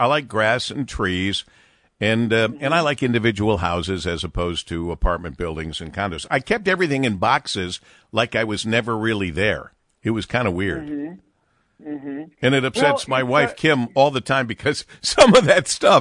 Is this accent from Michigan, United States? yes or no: yes; Michigan, United States; you understand my feeling as a lifelong kid growing up in Michigan and all